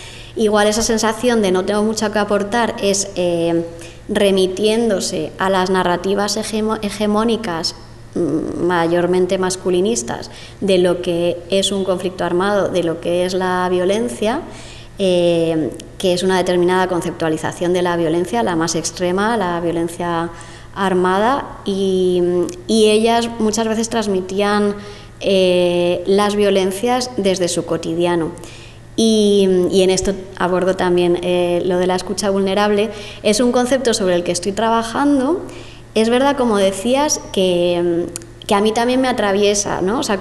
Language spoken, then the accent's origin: Spanish; Errenteria, Basque Country, Spain; moved away; Y pese a que Rentería no fue nunca mi pueblo al que volver, porque nos desarraigaron totalmente de ahí